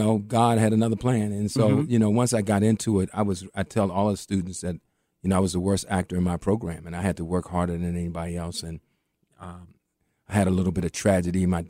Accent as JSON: {"language": "English", "region": "New York", "country": "United States", "said": "I said, I'm from New York. I'm just trying to get a job."}